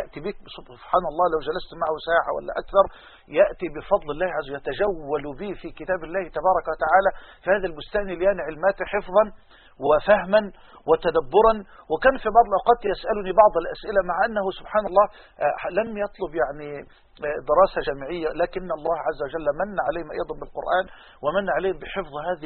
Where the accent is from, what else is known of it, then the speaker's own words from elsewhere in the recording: Damo, Egypt; في الجامع الصغير اسمه جامع السادات في قريتنا دموه.